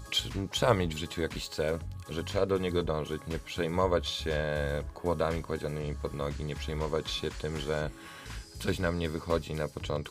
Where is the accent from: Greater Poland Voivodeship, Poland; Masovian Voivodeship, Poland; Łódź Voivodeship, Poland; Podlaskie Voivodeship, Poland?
Łódź Voivodeship, Poland; Opoczno; bo pochodzę z małego miasta Opoczna i u nas troszkę później został wybudowany basen.